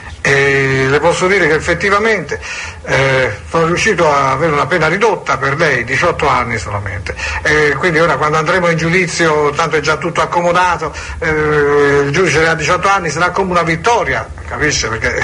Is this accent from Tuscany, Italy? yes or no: yes; Tuscany, Italy; No, io sono toscano.